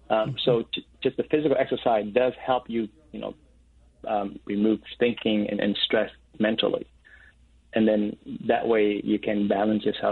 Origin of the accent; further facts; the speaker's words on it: Vietnam; I'm an oldest brother, and then I'm from Vietnam.